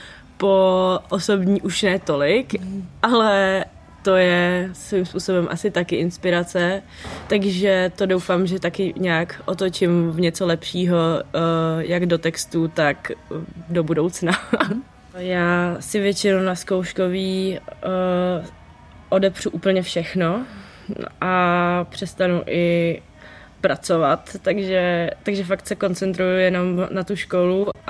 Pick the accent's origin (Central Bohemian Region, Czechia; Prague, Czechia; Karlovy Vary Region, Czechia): Prague, Czechia; Aténa i já jsem z Prahy, jsme pražská jednotka, čistokrevná Praha